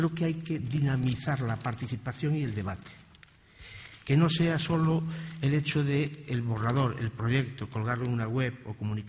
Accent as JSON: {"language": "Spanish", "region": "Galicia", "country": "Spain", "said": "estoy dispuesto a mejorar el deporte de mi tierra"}